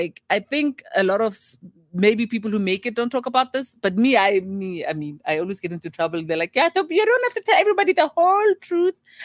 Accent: South Africa; I'm so South African. It's embarrassing, man.

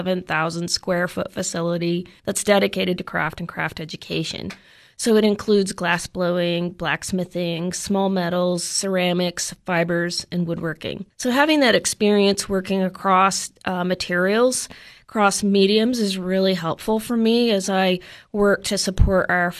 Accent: Oklahoma City, Oklahoma, United States; Well, I am originally from Oklahoma. I'm born and raised in the middle of Oklahoma, Oklahoma City area. I grew up making art and appreciating art and always being around art

